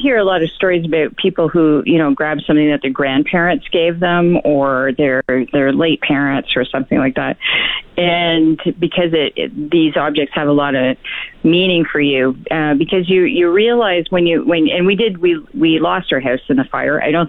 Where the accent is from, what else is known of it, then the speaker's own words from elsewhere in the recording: Ontario, Canada; now in Fort McMurray, Canada; I am. I'm from the Thousand Islands region of Ontario.